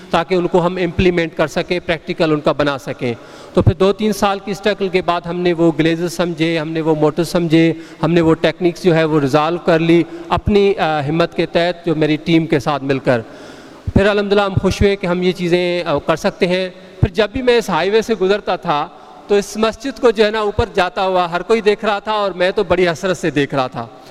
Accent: Nasarpur, Sindh, Pakistan; میرا تعلق ہے حیدرآباد سے، کچھ آگے میرا ایک چھوٹا سا ٹاؤن ہے نصر پور کے نام سے، اور میرا تعلق اس فیملی سے ہے جس کاشیکاری کہتے ہیں،

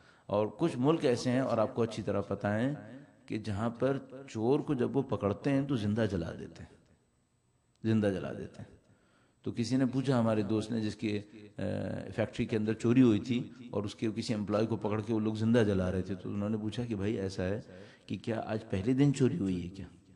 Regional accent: Karachi, Sindh, Pakistan; چونکہ میں پاکستان سے آیا ہوں, کراچی سے آیا ہوں

